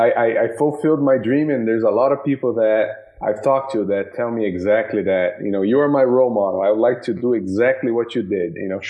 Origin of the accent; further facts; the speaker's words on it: Brazil; now in United States; I'm actually originally from Brazil and moved to the U.S., got my education here in electrical engineering